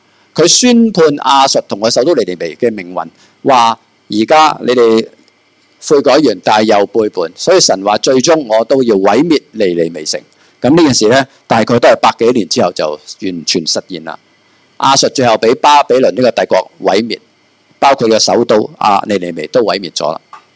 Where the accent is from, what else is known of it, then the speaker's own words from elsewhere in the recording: China; 我哋中国人说话咧